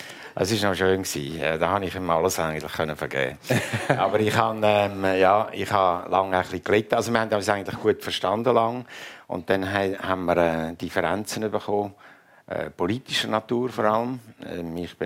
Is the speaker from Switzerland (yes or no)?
yes; Switzerland; now in Germany; als Schweizer